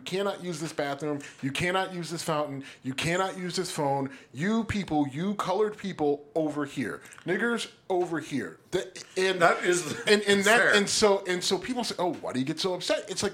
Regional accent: Youngstown, Ohio, United States; I grew up in Youngstown, Ohio. Trust me. I still hear colored a lot.

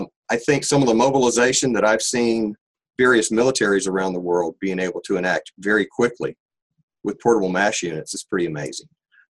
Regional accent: United States; As an American, I'm just proud of the fact that we value human life.

